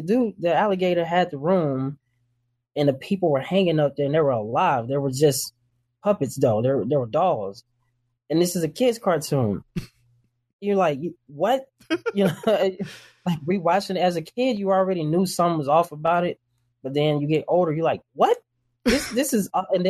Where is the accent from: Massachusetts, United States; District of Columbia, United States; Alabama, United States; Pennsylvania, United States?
Alabama, United States; friends that I lost, you know, they lost their lives or they're in jail and stuff growing up in Alabama.